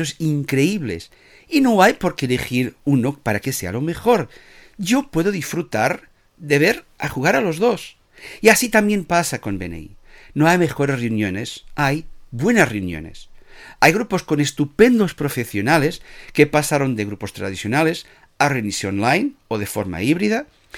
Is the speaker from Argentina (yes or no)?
no; Portugal; Spanish is a second language; now in Spain; yo soy portugués. Y así que a lo largo del tiempo, mucha gente aquí en España me pica